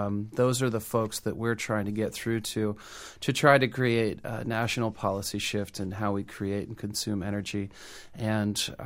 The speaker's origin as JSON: {"language": "English", "region": "Maine", "country": "United States", "tie": "born or raised there", "said": "I grew up skiing in Maine, skiing in New England."}